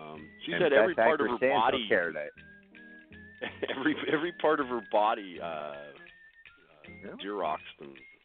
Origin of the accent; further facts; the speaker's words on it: Canada; Jeez, I'm Canadian.